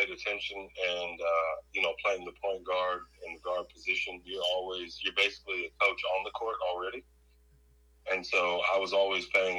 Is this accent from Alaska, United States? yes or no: yes; Fairbanks, Alaska, United States; growing up in Fairbanks and being a ball boy, you know, when I was 10 years old